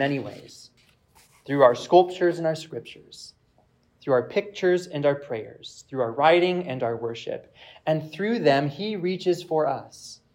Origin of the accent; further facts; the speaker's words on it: Peachtree City, Georgia, United States; So as I said, I'm from Peachtree City, and I live there with my wife and our one-year-old son, Hugo.